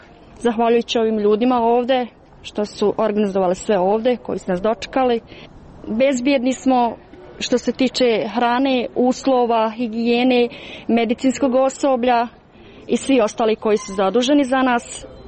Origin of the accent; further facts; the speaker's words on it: Sanski Most, Federation of Bosnia and Herzegovina, Bosnia & Herzegovina; dolazim iz Sanskog mosta. Bila sam u Austriji, ostala sam bez posla.